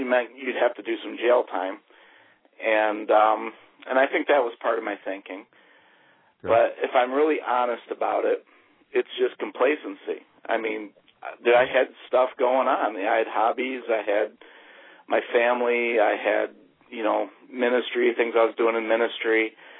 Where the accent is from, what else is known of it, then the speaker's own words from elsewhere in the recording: New York, United States; I grew up near Buffalo, New York, and they did a huge thing in Buffalo